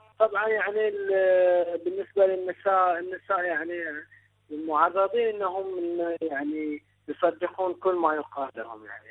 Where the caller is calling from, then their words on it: Bahrain; من البحرين، متزوج لي قرابة 9 سنوات.